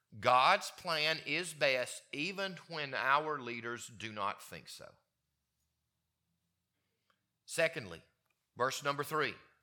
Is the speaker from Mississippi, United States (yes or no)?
yes; Mississippi, United States; born there; I was born in Mississippi in the Deep South in the Bible Belt, and my dad was a deacon, and my mom was a Sunday school teacher, and we're Baptists